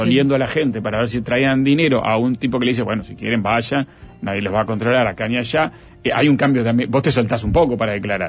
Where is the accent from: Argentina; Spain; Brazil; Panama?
Argentina; Nadie como los argentinos de vacaciones, que tienen un miedo, que por momentos hasta los estigmatizan si salen del país.